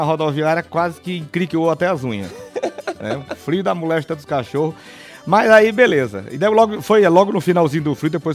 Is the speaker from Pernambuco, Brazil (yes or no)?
yes; Paranatama, Pernambuco, Brazil; also born or lived in Bezerros; now in São Paulo, Brazil; Rapaz, eu nasci em Bezerros, fui naturalizado como filho de capoeiras, mas eu me criei em Paranatama.